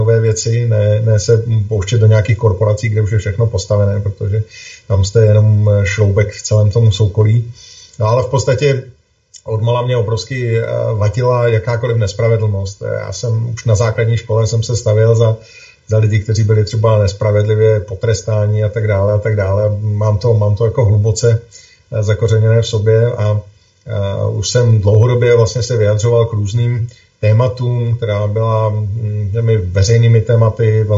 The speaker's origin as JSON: {"language": "Czech", "town": "Hradec Králové", "region": "Hradec Králové Region", "country": "Czechia", "tie": "born or raised there", "moved": "as an adult", "said": "Narodil jsem se v Hradci Králové, tam jsem chodil na základní školu i na gymnázium, pak jsem odešel do Prahy na právnickou fakultu"}